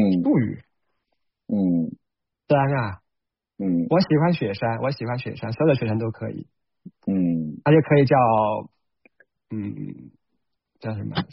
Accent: Hunan, China; 是在湘南，就是湖南南部大山里面，就是我们家，你从我们家就可以看到，就是我们家的对面和后面全都是那种连绵的高山。

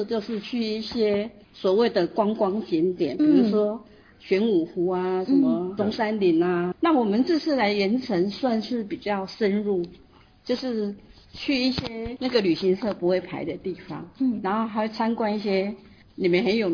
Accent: Taiwan; 我来自台湾，

